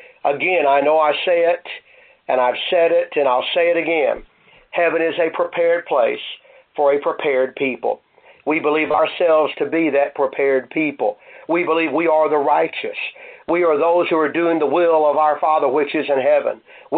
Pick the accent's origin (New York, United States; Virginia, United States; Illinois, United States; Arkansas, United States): Arkansas, United States; Pocahontas; My family enjoyed a little reunion this past October in my hometown of Pocahontas, Arkansas, for the 84th birthday of my mother.